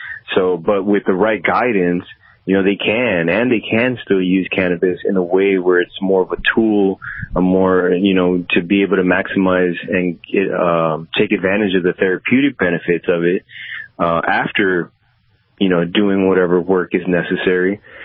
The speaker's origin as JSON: {"language": "English", "town": "Chicago", "region": "Illinois", "country": "United States", "said": "And I'm from Chicago"}